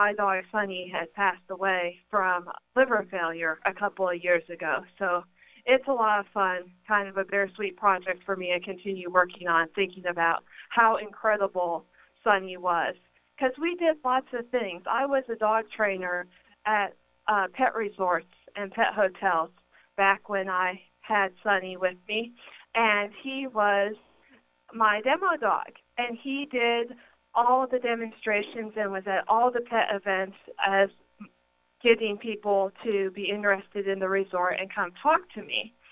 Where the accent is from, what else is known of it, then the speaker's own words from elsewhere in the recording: Plano, Texas, United States; I grew up in Plano, Texas. I grew up in a house full of pets